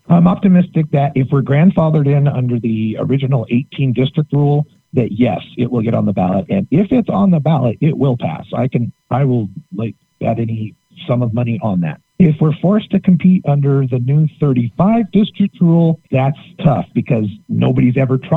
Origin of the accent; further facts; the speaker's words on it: Idaho, United States; moved away as an adult; I grew up in Idaho and had been a marijuana smoker as a professional musician for years.